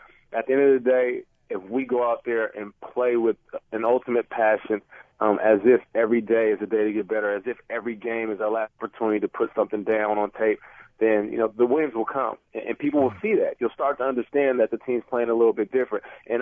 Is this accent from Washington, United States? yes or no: yes; Seattle, Washington, United States; I'm a big sports nut and I'm from Seattle